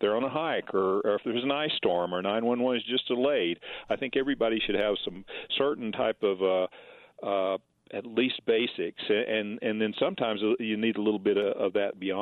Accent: Mississippi, United States; moved away as an adult; now in Colorado Springs, United States; I was born in Mississippi and actually practiced in my hometown for quite a while. Moved out to Colorado Springs here in the last few years

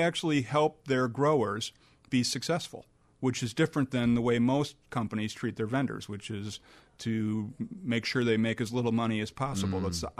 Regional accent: Wisconsin, United States; He's from Whitefish Bay, Wisconsin, very close to my hometown.

